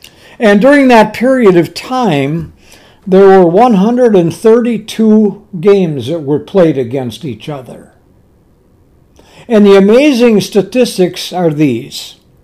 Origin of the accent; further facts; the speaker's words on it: La Crosse, Wisconsin, United States; And I can remember when I grew up in La Crosse, Wisconsin, we were located on the banks of the Mississippi River